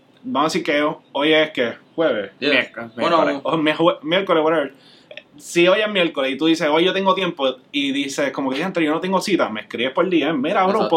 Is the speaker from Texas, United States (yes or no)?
no; Miami, Florida, United States; now in Puerto Rico; Y yo originalmente no soy de Puerto Rico, yo soy de Miami.